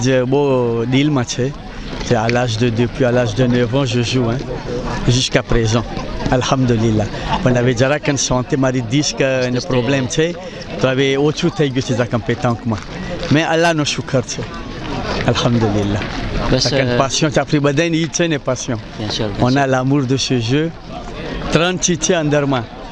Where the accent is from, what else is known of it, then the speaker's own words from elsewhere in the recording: Madagascar; Je suis originaire de Madagascar.